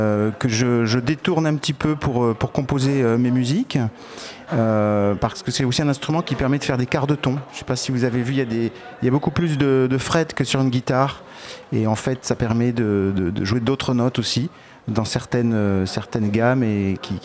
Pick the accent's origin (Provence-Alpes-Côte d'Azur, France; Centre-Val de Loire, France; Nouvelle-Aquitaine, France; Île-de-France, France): Provence-Alpes-Côte d'Azur, France; Marseille; now in Isère, France; En fait je suis originaire de Marseille, mais maintenant j'habite en Isère, c'est là où j'ai rencontré Marie.